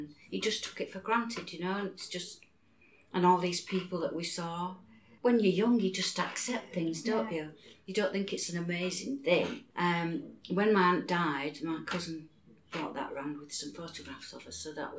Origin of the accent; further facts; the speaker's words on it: Hull, Yorkshire and the Humber, United Kingdom; I live in Hull. I've always lived in Hull. I was born in East Hull